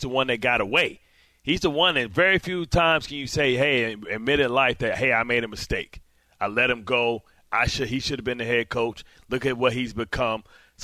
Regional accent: Detroit, Michigan, United States; I'll mention my hometown in Detroit.

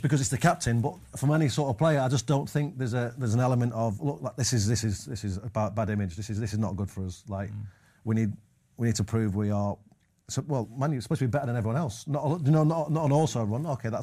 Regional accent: Manchester, North West England, United Kingdom; growing up in Manchester

